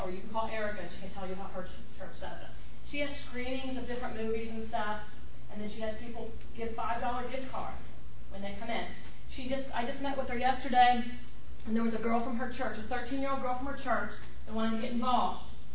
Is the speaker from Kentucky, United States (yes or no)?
yes; Kentucky, United States; Now, I'm not from Pittsburgh. I'm from Kentucky.